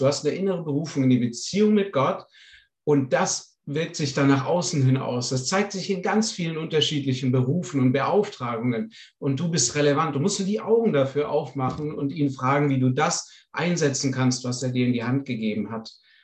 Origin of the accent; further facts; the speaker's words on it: Baden-Württemberg, Germany; Ich komme aus der Gegend von Stuttgart und bin ungefähr 30. Bin jetzt 30,5 Jahre alt